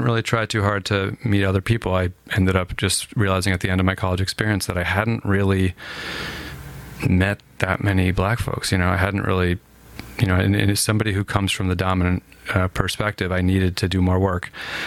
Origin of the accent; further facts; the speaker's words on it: New Jersey, United States; I think where I grew up in Northeast New Jersey, Bergen County was, you know, middle and upper middle class.